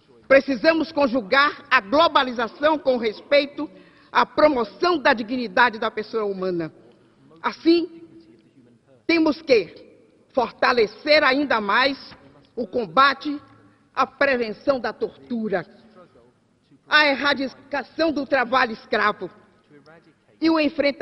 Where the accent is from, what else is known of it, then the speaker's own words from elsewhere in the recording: Brazil; Eu sou brasileira. Assalamu alaikum. Eu falo árabe.